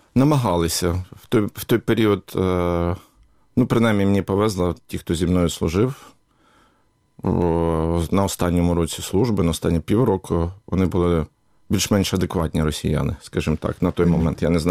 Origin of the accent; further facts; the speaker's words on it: Zhytomyr Oblast, Ukraine; Народився на Житомирщині. От, 3 роки повернувся на Житомирщину.